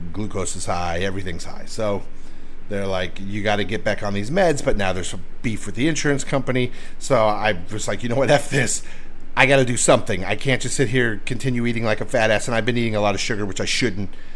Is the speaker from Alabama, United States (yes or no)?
yes; Alabama, United States; born there; And remember, I was born in Alabama. My parents are from Alabama and Alabama food.